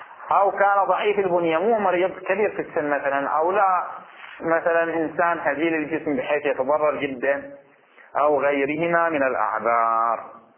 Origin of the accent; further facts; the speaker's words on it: Bahrain; عندنا في البحرين